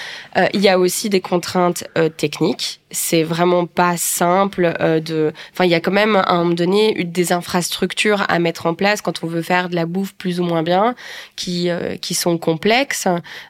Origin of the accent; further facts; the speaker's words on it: Belgium; moi, en tant que Belge